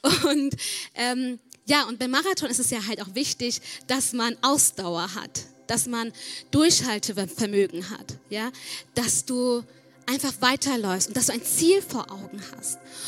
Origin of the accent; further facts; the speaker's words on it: Sri Lanka; ich komme aus Sri Lanka, einer kleinen Insel südlich aus Indien. Und der Großteil ist da hinduistisch, buddhistisch geprägt. Die Christen sind eine Minderheit.